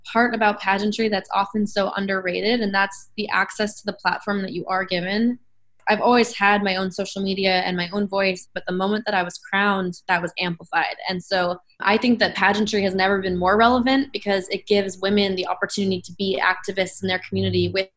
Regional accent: Utah, United States; I figured it would be a first for my home state in Utah

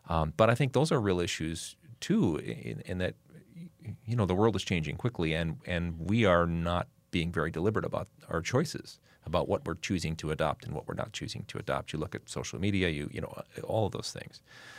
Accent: Milwaukee, Wisconsin, United States; also born or lived in Seattle, United States; So I wrote a book about Milwaukee, which is easy because I grew up in Milwaukee. I live here now.

